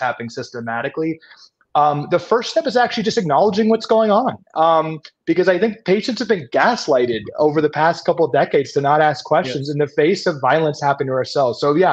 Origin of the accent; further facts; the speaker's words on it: Washington, District of Columbia, United States; But I grew up in Washington, D.C., and my dream was to, you know, impact public policy in the United States.